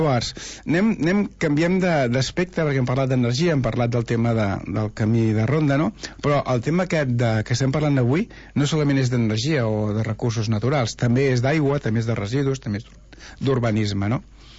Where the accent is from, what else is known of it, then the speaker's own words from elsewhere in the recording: Catalonia, Spain; jo sé que soc del Penedès